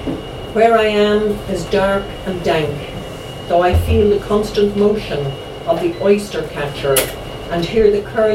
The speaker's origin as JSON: {"language": "English", "country": "Ireland", "said": "I said some nonsense like, I'm Irish, we don't take our clothes off."}